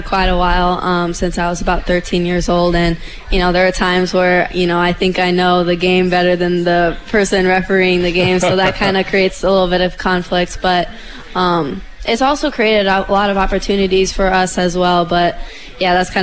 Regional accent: Sioux City, Iowa, United States; Well, I am from Sioux City, Iowa

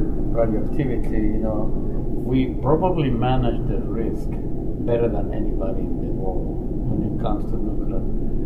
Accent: Bolivia; English is a second language; I'm from Bolivia, originally

